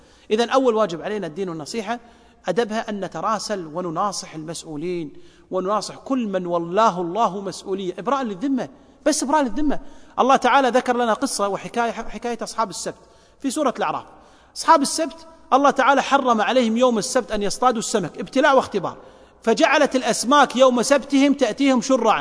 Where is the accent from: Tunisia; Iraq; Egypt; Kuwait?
Kuwait